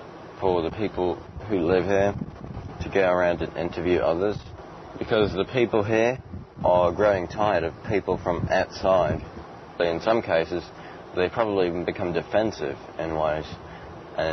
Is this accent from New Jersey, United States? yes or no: no; New Orleans, Louisiana, United States; I'm from New Orleans.